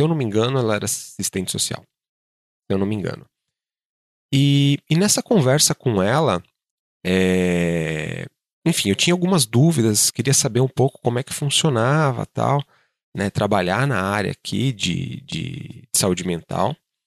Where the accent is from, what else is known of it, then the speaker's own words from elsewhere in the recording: Brazil; moved away as an adult; now in New Zealand; gente chegou aqui, né, na Nova Zelândia em julho de 2022, né, há quase 3 anos atrás. E desde quando a gente saiu do Brasil